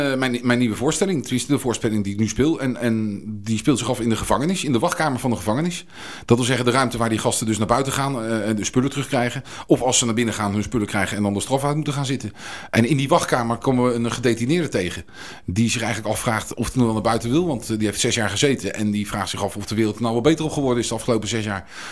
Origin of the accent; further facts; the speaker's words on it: The Hague, South Holland, Netherlands; Nou ja, het is mijn geboortegrond natuurlijk. Hè. Dus als Hagenees zit je vast met een navelstreng aan de plek waar je geboren bent.